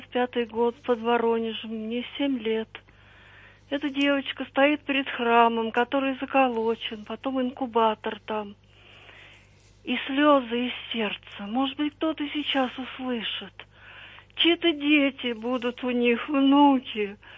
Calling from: Moscow, Russia

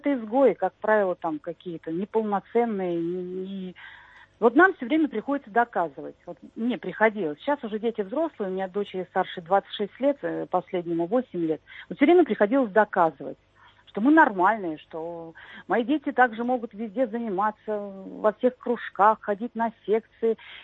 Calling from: Moscow Oblast, Russia; Я звоню из Подмосковья

